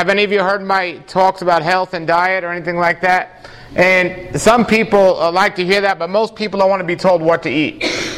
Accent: New York City, New York, United States; See, I wasn't a believer growing up in New York City. I was first an atheist and then I was a New Ager.

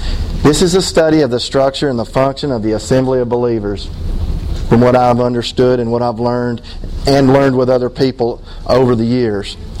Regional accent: Knoxville, Tennessee, United States; I'm from Knoxville, Tennessee, and I've been in this walk since 1994.

